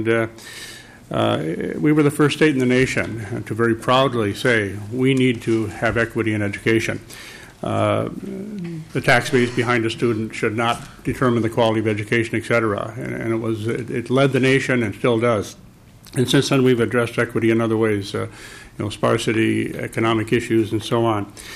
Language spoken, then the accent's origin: English; Walker, Minnesota, United States; when I do the same thing on the house I own in my hometown of Walker.